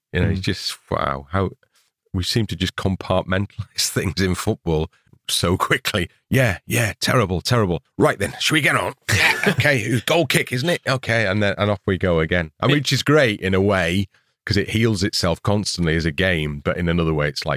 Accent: Wales, United Kingdom; also born or lived in Liverpool, England; I was born in England. I was born in Liverpool. I lived in England for the first 9 years of my life, and then I moved to Wales. And my mum's Welsh and a Welsh speaker and all the rest of it.

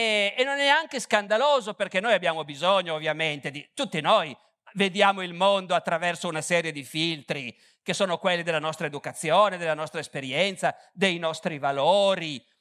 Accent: Turin, Piedmont, Italy; born there; quando io sono nato a Torino nel 1959 c'era già qualche pizzeria

